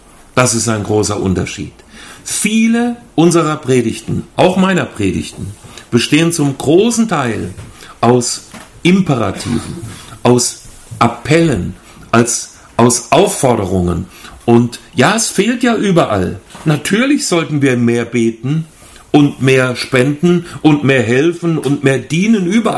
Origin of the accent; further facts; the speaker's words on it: Hünfeld, Hesse, Germany; ich komme aus Hessen, aus dem Landkreis Fulda, kleine Stadt, die heißt Hünfeld. Unsere jungen Leute sagen Chickenfield.